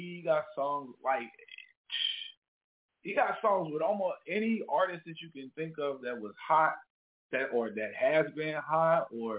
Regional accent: Kansas City, Missouri, United States; there's so many other different artists that's out in KC. Because I'm not there

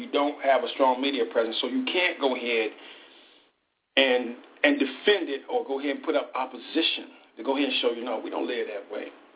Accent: Alabama, United States; born there; As a matter of fact, I was born in Alabama, so that's why I got more loyalty to Alabama than I do my blackness.

